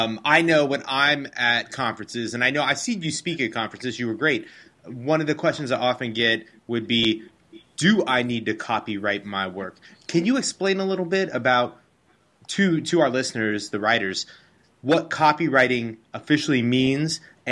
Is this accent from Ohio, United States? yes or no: yes; Ohio, United States; I'm from Ohio, but I lived in Chicago for a couple of years working for some trade magazines myself.